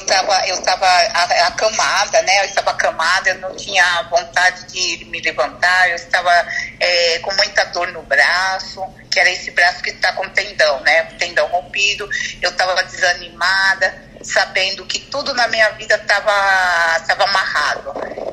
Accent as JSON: {"language": "Portuguese", "region": "São Paulo", "country": "Brazil", "said": "Eu estou no Rio de Janeiro, que eu sou de São Paulo."}